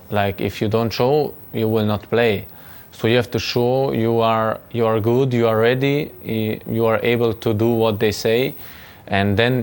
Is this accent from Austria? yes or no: yes; Salzburg, Austria; English is a second language; now in Leipzig, Germany; And I come from Salzburg to Leipzig.